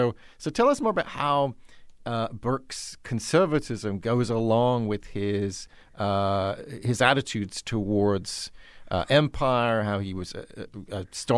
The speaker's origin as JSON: {"language": "English", "country": "United Kingdom", "said": "I confess to being a Brit myself."}